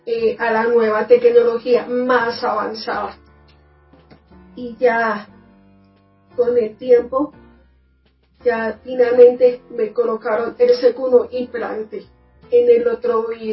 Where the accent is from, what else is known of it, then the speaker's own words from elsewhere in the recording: Bogotá, Colombia; born there; Nací en Bogotá, Colombia.